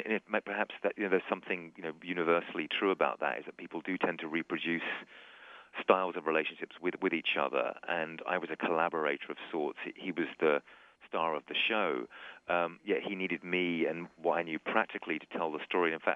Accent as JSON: {"language": "English", "country": "United Kingdom", "said": "He's French, I'm British."}